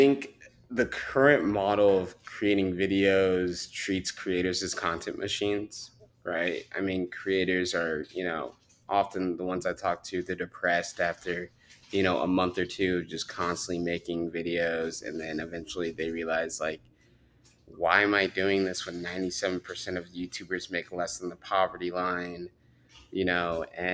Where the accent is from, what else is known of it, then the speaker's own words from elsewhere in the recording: United States; accent: American; I have an American accent, so mind you, it's as different as like an Australian going to New York, you know, with the accent.